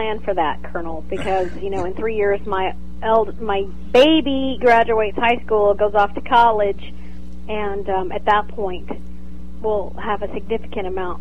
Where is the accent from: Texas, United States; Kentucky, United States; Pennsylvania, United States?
Texas, United States; Fredericksburg; I am a native, Fredericksburg.